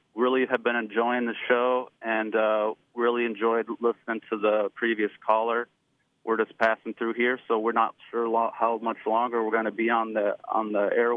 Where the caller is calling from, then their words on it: Iowa, United States; And we're coming from the Midwest, and we say hello to Oregon from Iowa.